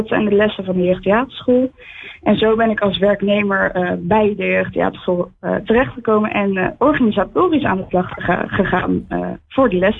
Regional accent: Capelle aan den IJssel, South Holland, Netherlands; Ik kom zelf ook uit Capelle.

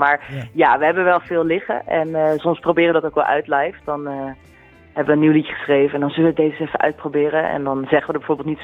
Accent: Haarlemmermeer, North Holland, Netherlands; Omdat we uit de Haarlemmermeer komen.

